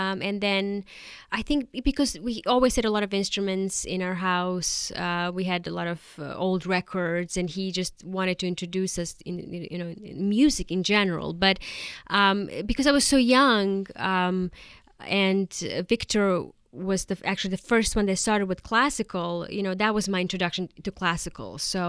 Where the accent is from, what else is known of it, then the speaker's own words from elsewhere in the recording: Karlovac, Karlovac County, Croatia; English is a second language; moved away; Yes, I'm originally from Karlovac, which is a very small, beautiful town close to Zagreb. Zagreb is the capital city of Croatia, former Yugoslavia. So I grew up there. My parents still live there.